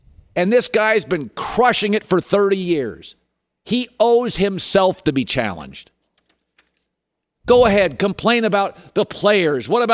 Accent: Pacific Northwest, United States; I am from the Pacific Northwest.

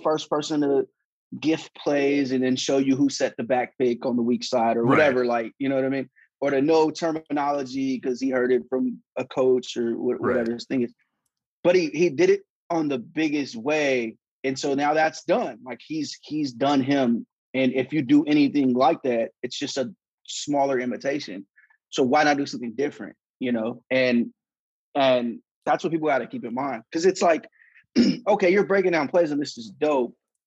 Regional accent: California, United States; I'm from Northern California, which made it funny because I used to be in the Bay a lot.

